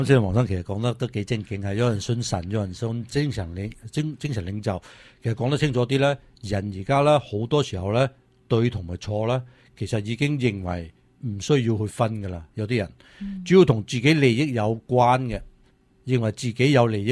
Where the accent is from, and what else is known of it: United States